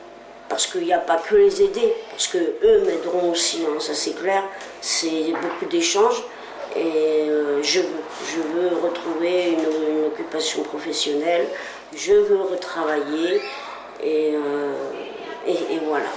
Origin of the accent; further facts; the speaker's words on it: Sens, Bourgogne-Franche-Comté, France; Alors, moi, je suis originaire de Sens, la Bourgogne, Lyon, 89. À Sens, S-E-N-S.